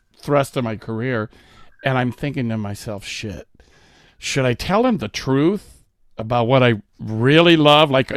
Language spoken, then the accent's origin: English; San Diego, California, United States; I'm from California. Yeah, I'm from San Diego.